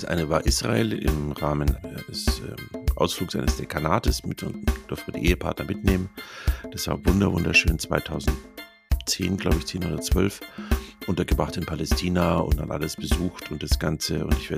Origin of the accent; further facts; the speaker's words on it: Munich, Bavaria, Germany; born there; Das ist für einen gebürtigen Münchner noch erträglich.